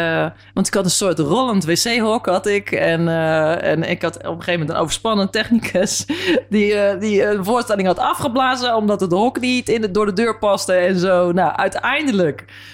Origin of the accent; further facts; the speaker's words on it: Gouda, South Holland, Netherlands; En, en ik kom uit Gouda